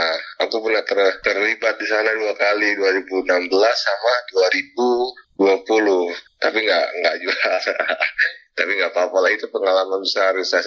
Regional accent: Jayapura, Papua, Indonesia; Saat aku asalnya dari Papua, besar Jayapura, tapi originally dari Jawa. Saat ini menempuh studi di James Cook University

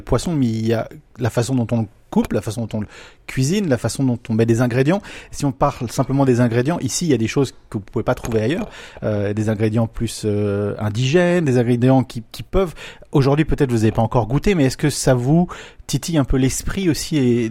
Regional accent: France; on est français

